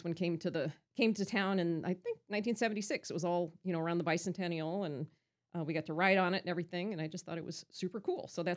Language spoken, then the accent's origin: English; Evansville, Indiana, United States; The southeast side, actually real close to Nativity Catholic Church. We lived next door to the rectory, as a matter of fact.